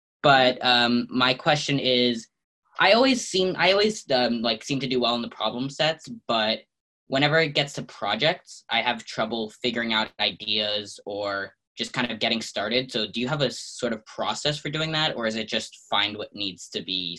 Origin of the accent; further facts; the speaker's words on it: New York City, New York, United States; Hi, I'm from New York City as well.